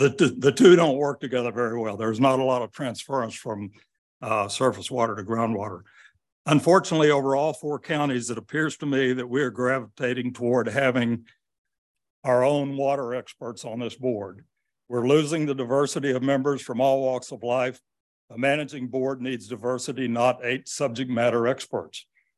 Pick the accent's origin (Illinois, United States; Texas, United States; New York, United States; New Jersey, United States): Texas, United States; Fort Worth; So I grew up in Fort Worth, working with my dad in foundation and water well drilling business. Until I was 4 years old, we lived in a very small town in Central Texas.